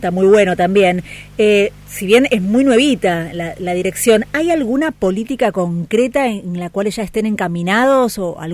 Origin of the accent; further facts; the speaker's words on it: Avellaneda, Buenos Aires Province, Argentina; porque soy de Avellaneda